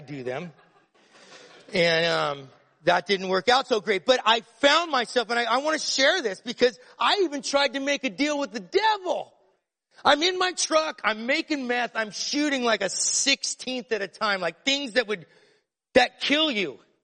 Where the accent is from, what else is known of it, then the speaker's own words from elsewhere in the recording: Phoenix, Arizona, United States; I grew up in Phoenix, Arizona, but I would do geographics between Phoenix and California